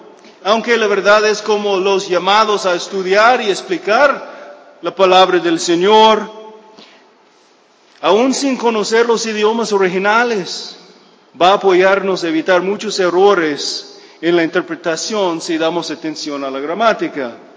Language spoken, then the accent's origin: Spanish; United States; Spanish is a second language; yo entiendo, creciendo en los Estados Unidos, yo nunca daba mucha atención de la gramática de mi idioma